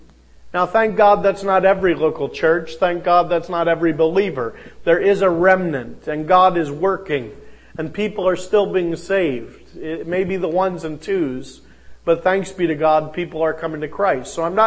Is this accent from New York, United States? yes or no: no; Pennsylvania, United States; like in my home state, a sore subject for some, I'm afraid, but the Battle of Gettysburg.